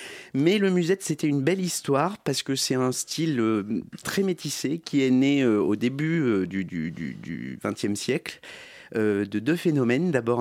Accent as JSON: {"language": "French", "region": "Auvergne-Rhône-Alpes", "country": "France", "tie": "born there", "said": "Je suis né en Auvergne, c'est une terre de musique traditionnelle et d'accordéon par essence."}